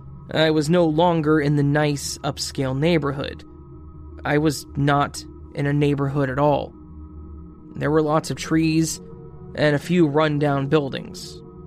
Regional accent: India; At this point, I would like to clarify that I'm from India, and back then, I still hadn't traveled to Europe

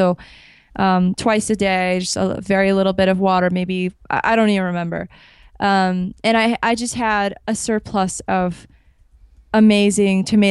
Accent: Miami, Florida, United States; So there's an appreciation for fruit trees where I grew up in Miami because there's so many of them.

